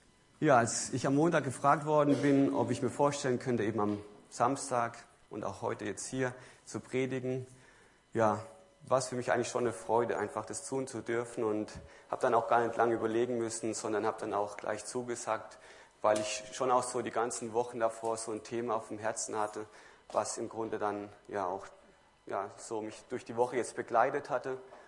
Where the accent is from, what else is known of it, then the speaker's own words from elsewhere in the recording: Fürth, Bavaria, Germany; Ich komme aus Fürth